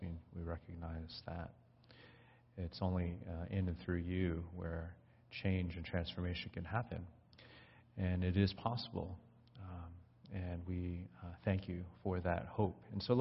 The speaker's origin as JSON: {"language": "English", "region": "New Jersey", "country": "United States", "tie": "born or raised there", "said": "If you didn't know already, I grew up in New Jersey, and the town that I grew up in wasn't particularly diverse."}